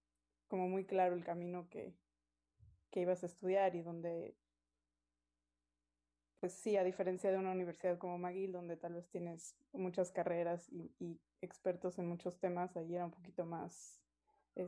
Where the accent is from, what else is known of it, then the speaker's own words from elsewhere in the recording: Mexico City, Mexico; Pues yo crecí en la Ciudad de México, nací y crecí en la Ciudad de México, ahí pues pasé toda mi infancia, mi adolescencia, y estudié mi licenciatura allá también